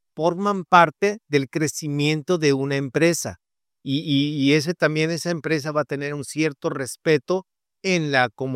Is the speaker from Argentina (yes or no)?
no; Mexico; Ahora, como mexicano, pues es lo primero que comemos, ¿no?